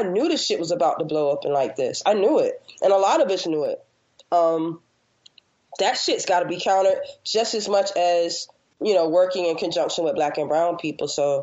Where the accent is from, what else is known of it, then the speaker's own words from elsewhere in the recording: Virginia, United States; and where I'm from Virginia, but not the rural part, like Appalachia and all those stuff.